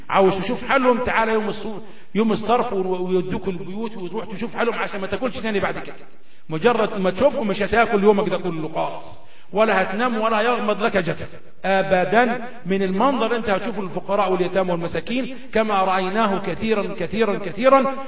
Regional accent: Egypt; اللهم اجعل بلدنا مصر آمنة مطمئنة

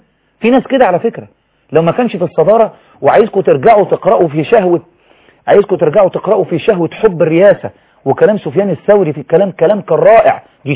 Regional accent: Egypt; احنا كلنا مصريين

